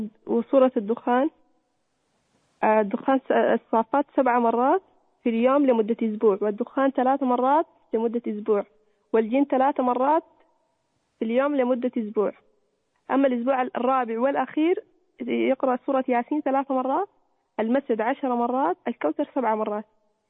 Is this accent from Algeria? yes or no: no; Sudan; عندنا في السودان من عادات الزواج العروس تلبس الجدلة